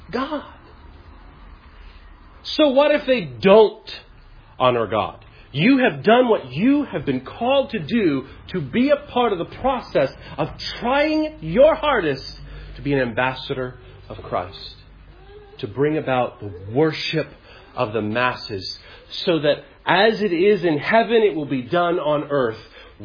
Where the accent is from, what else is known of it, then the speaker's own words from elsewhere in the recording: Florida, United States; accent: Florida; Got to get my Florida accent back.